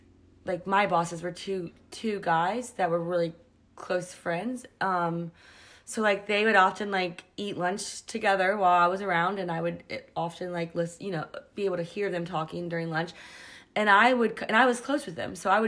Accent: the South, United States; accent: Southern; I'm from the South, so I was constantly being making fun of for talking slow and having a Southern accent, but which I didn't even think I had at the time

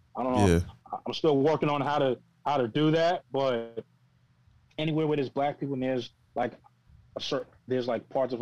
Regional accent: New York, United States; that's like the instincts you pick up as a New Yorker.

